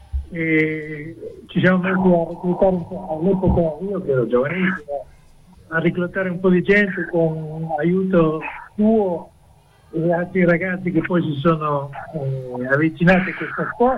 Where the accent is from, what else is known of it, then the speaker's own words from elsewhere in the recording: Argentina; Italian is a second language; moved away as an adult; now in Italy; io ero arrivato in Italia negli anni 90, e dopo un po' di tempo, siccome ho giocato a rugby tutta la mia vita, anche da Argentina